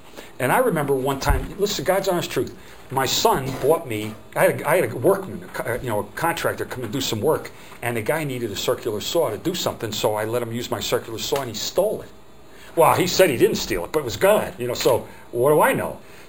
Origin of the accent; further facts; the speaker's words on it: New Jersey, United States; Now, I'm from New Jersey, and let me tell you, coffee is the way coffee is said in Jersey, you know?